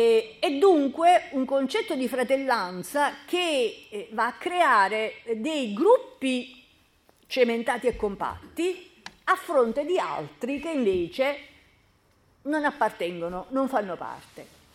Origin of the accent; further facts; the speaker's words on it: Naples, Campania, Italy; E noi che siamo napoletani sappiamo che il termine fratello è un termine molto utilizzato.